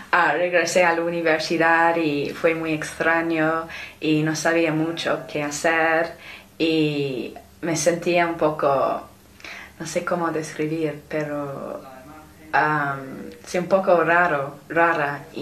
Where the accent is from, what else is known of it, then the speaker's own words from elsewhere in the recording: England, United Kingdom; Spanish is a second language; No, soy inglesa.